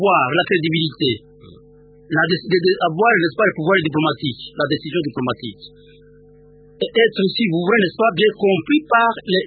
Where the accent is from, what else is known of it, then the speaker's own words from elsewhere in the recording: DR Congo; en Afrique centrale, au Burundi, au Rwanda, comment dire, chez nous, au Congo, et même au Congo-Brazzaville